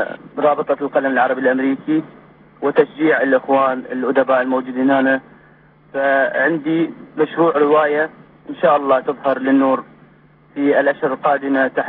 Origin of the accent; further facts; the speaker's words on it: Iraq; now in United States; لأن أنا من طلعت من العراق مو همي أجي أعيش بأمريكا وأسوي فلوس وأدرس وشي،